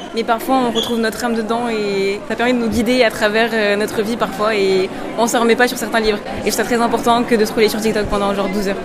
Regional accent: Martinique; je viens de la Martinique. Je suis une élève de terminale dans un lycée privé qui s'appelle le séminaire Collège à Fort-de-France.

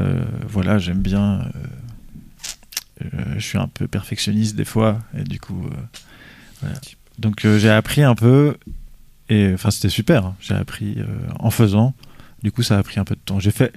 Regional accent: Auvergne-Rhône-Alpes, France; parce que je viens de Haute-Savoie.

